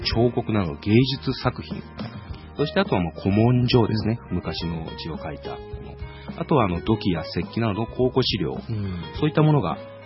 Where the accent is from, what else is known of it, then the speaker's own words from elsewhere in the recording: Nagoya, Aichi, Japan; born there; はい、名古屋です。